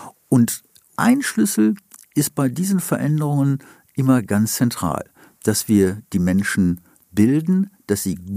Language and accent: German; Wuppertal, North Rhine-Westphalia, Germany; Bergisches Land, das ist nicht das Ruhrgebiet, Wuppertal, meine Heimatstadt.